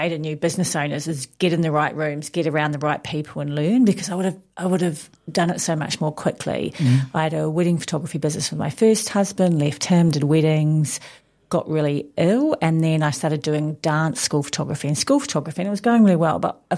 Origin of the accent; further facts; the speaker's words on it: East of England, United Kingdom; I'm from Essex.